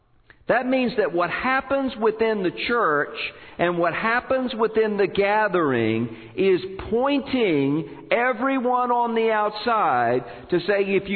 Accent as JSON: {"language": "English", "town": "Biloxi", "region": "Mississippi", "country": "United States", "tie": "born or raised there", "said": "growing up in Biloxi, Mississippi, we didn't eat borscht."}